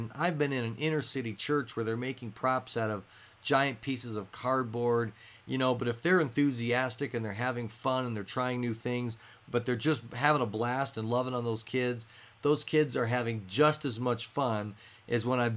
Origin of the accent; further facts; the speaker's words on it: Denver, Colorado, United States; Of course, I'm from Denver, so it was even bigger here.